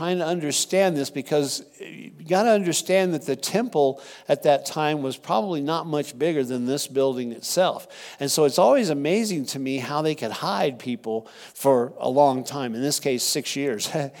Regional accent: Texas, United States; If I said those wrong, I apologize. I'm from Texas.

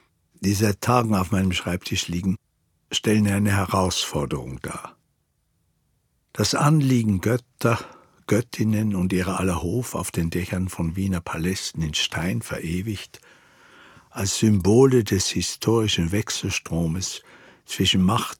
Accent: Czechia; moved away as an adult; now in Austria; Zur Krönung wurde ich etwas später aus meiner Heimat gewaltsam nach Österreich abgeschoben.

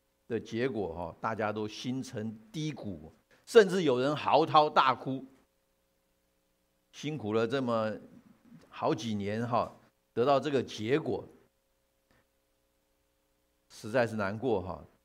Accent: China; now in United States; 我们中国人知道保底就是我那个想要去的

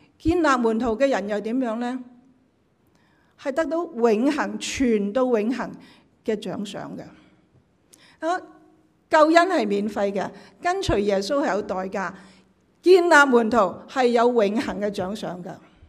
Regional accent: Guangdong, China; 我虽然我广东人咧转唔掂一啲嘢

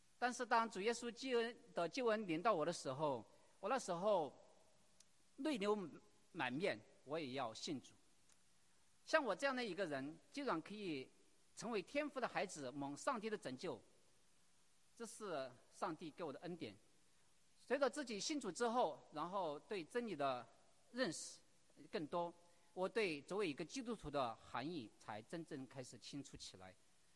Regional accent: China; 我是在出生在四川与重庆交界的一个非常偏远的山区农村长大

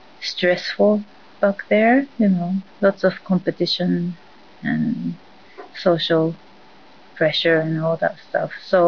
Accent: Japan; moved away as an adult; now in Canada; I'm from Japan. I came to this community of Canada in 2009 with a Canadian husband and a one-year-old boy. Actually, my husband and I spent 10 years in Japan

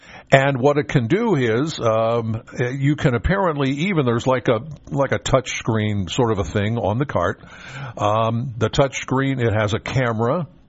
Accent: Penns Valley, Pennsylvania, United States; I'm like, okay, I'm from Penns Valley.

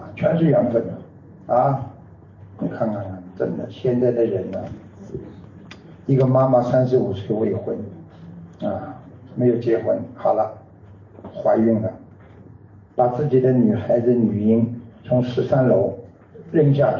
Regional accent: China; 我们中国人是讲感情的，对不对？

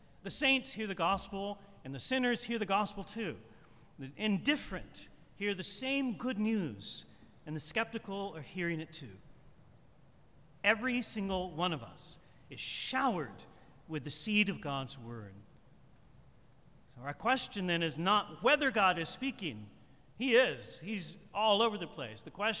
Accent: St. Matthews, United States; I grew up in St. Matthews, when I say the word soil, it sometimes comes out as soul.

